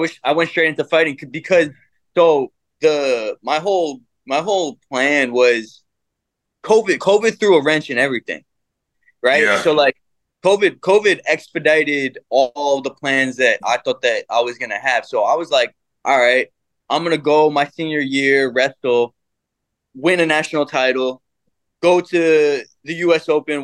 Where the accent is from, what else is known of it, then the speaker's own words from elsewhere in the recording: New York, United States; The location, it's closer to the East Coast. I'm from New York, so I get to go closer east.